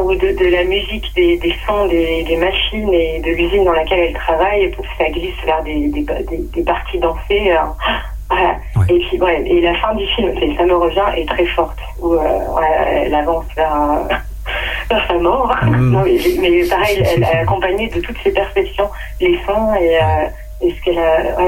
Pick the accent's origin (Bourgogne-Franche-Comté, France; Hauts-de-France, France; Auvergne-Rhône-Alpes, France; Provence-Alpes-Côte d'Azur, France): Auvergne-Rhône-Alpes, France; Bourg-lès-Valence; Donc, j'ai grandi à Bourg-les-Valence dans la Drôme.